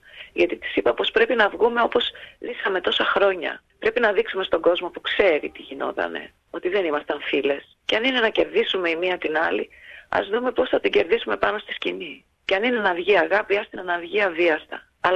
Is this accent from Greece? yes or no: no; Australia; Είμαστε μόνες μας στην πιάτσα και είμαστε και από την Αυστραλία.